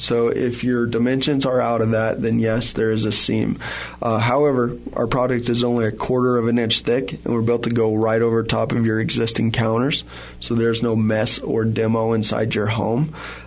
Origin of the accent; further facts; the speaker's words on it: Wyoming, United States; I mean, I'm from Wyoming. She's from Nebraska. Ah. So we're used to 3 months of good weather and 9 months of of a really, really deep snow.